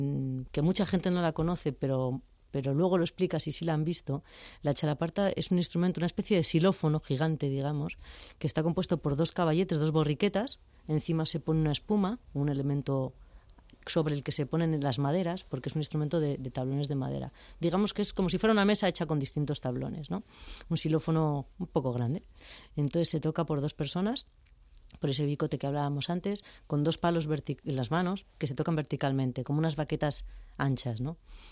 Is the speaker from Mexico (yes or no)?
no; Vitoria, Basque Country, Spain; De Vitoria.